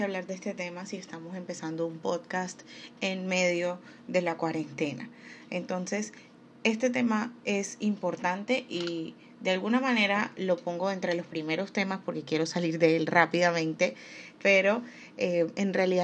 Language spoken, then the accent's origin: Spanish; Colombia; En mi país, Colombia, empezamos la cuarentena como tal en marzo y en este momento estamos en septiembre.